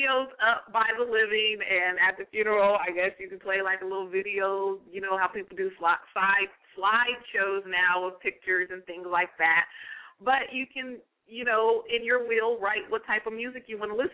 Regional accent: United States; So I am an American, proud to be. God bless America.

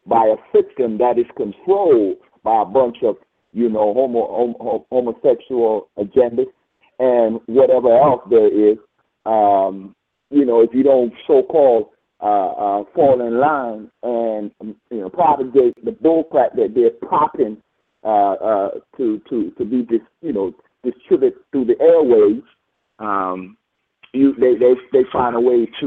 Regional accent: Kingston, Jamaica; from my neck of the wood in Chicago, not Chicago, in Jamaica. I'm from West Kingston

